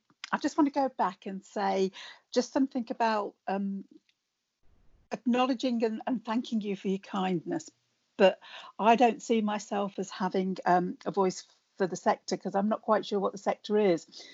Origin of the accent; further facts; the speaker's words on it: Birmingham, West Midlands, United Kingdom; I grew up in Birmingham, and I think my experience in Birmingham shapes everything